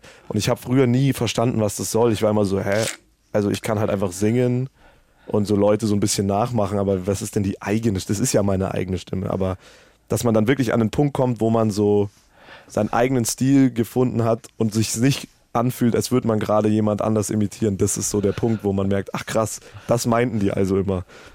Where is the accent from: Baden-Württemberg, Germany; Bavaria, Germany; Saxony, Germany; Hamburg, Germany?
Bavaria, Germany; Munich; Ich bin echter Münchner